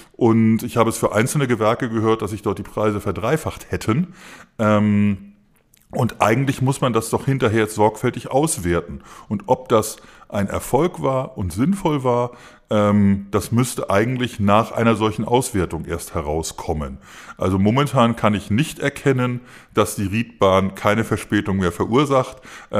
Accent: Berlin, Germany; in meiner Heimatstadt Berlin

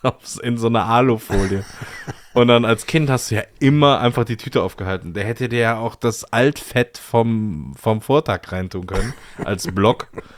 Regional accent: Cologne, North Rhine-Westphalia, Germany; Ich bin in der Kölner Innenstadt groß geworden.

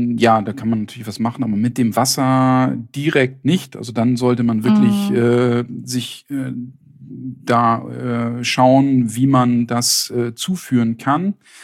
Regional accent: Northern Germany, Germany; In Süddeutschland ist das mehr ein Problem, hier im Norden, wo ich herkomme, nicht.

